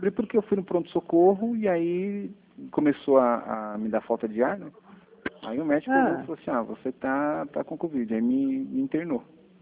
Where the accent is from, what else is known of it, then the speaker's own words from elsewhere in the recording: Sorocaba, São Paulo, Brazil; Não, fui lá na minha cidade mesmo, em Sorocaba.